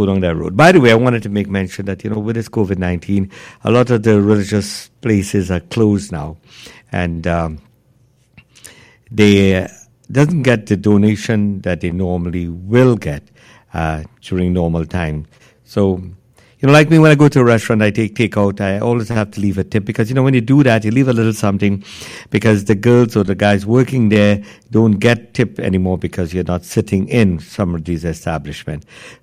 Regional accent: Trinidad & Tobago; But we know we as a Trinidadian. Trini, you know.

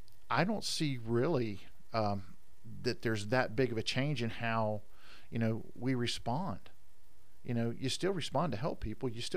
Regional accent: Pensacola, Florida, United States; Going back, let's say in the 70s, growing up in Pensacola was awesome. It's not a really small town, but it's got a real small town feel.

